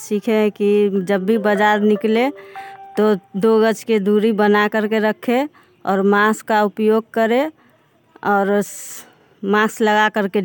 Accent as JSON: {"language": "Hindi", "town": "Sarfuddinpur", "region": "Bihar", "country": "India", "said": "हम हनी समूह के सदस्य हैं और सरफुद्दीनपुर के रहने वाले हैं।"}